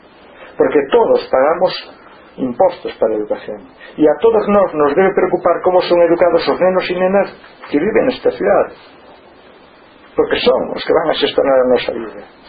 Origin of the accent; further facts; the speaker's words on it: Lugo, Galicia, Spain; eu son de Lugo, iba desde o meu un barrio, o meu colexo que me quedaba ao centro, e caminhando, íbamos todos.